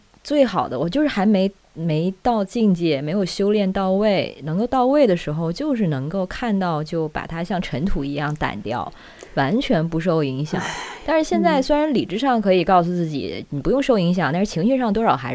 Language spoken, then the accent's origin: Chinese; China; also born or lived in New Zealand; 好像我作为中国人的身份是边缘的身份